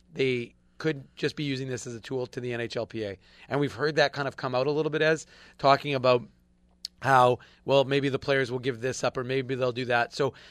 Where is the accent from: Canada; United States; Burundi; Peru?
Canada; The Olympics, yes, because as a Canadian, you're vested in it.